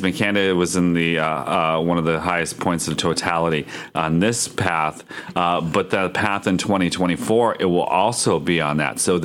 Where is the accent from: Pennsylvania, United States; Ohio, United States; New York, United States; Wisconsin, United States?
Pennsylvania, United States; Erie; I can actually go to my hometown of Erie, Pennsylvania.